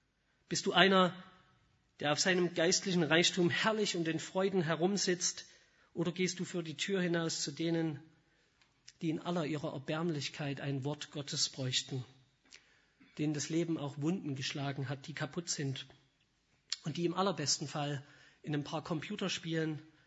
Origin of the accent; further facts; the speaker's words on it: Saxony, Germany; Bei uns im Vogtland sagt man